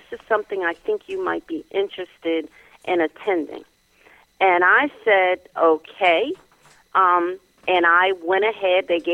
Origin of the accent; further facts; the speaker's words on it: Pennsylvania, United States; I grew up not far, really in the suburbs of Philadelphia. I grew up in Bucks County.